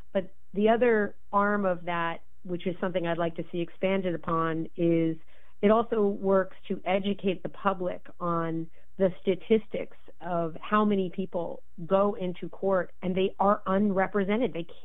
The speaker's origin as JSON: {"language": "English", "region": "New York", "country": "United States", "tie": "born or raised there", "said": "I grew up in New York. It is the melting pot of the United States."}